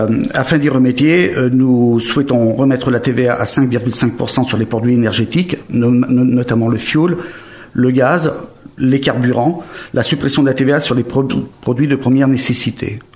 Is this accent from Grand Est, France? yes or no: no; Saint-Pierre-d'Oléron, Nouvelle-Aquitaine, France; born there; Je suis né à Saint-Pierre-de-Léron, fils de marin-pêcheur, et j'ai commencé cette profession à l'âge de 16 ans.